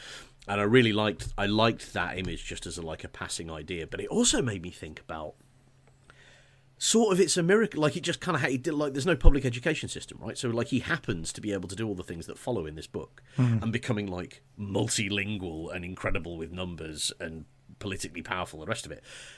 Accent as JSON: {"language": "English", "region": "England", "country": "United Kingdom", "said": "I'm English and I'm Welsh."}